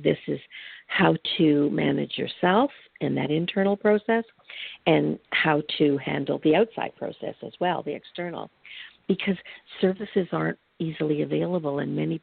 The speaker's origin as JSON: {"language": "English", "country": "Canada", "said": "And I'm from Canada."}